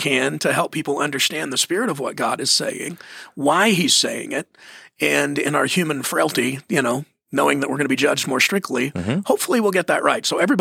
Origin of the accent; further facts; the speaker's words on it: Mesquite, Texas, United States; I grew up in Mesquite, Texas